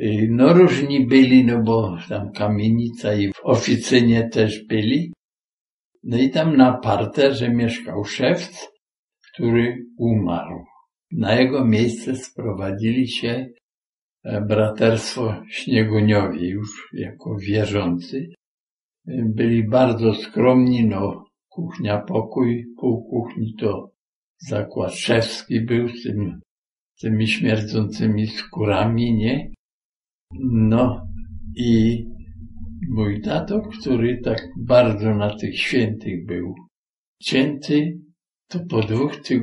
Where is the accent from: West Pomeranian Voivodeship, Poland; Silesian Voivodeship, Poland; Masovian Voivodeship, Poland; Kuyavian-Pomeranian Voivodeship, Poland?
Silesian Voivodeship, Poland; Cieszyn; born there; Urodziłem się w Cieszynie w marcu 1926 roku jako syn